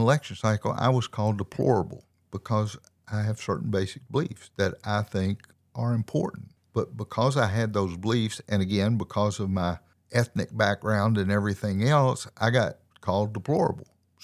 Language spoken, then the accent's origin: English; Southern US, United States; born there; I'm an old person. I'm a white person. I was born in the South.